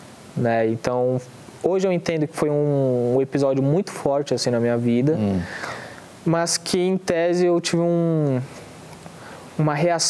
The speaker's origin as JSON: {"language": "Portuguese", "region": "São Paulo", "country": "Brazil", "tie": "born or raised there", "said": "E é o lugar onde eu nasci, né? Tenho muitos amigos, tive momentos especiais assim da minha infância."}